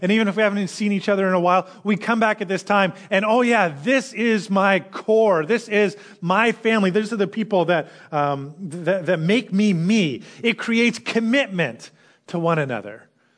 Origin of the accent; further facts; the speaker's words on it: Canada; Most of us are not diehard hockey fans. But we're Canadian.